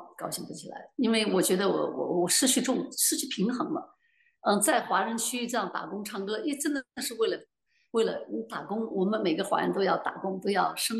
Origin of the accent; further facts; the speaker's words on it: China; 我说 no no no，我是中国人，我爸爸妈妈就是这个样子的